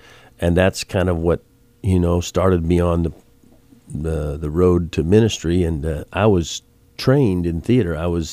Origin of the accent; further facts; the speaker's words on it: Nebraska, United States; also born or lived in Hawaii; now in Vermont, United States; Well, that's, well, I grew up in Nebraska. I was born in Hawaii, which sometimes I have fond memories of during this time of year. Then I was raised in Nebraska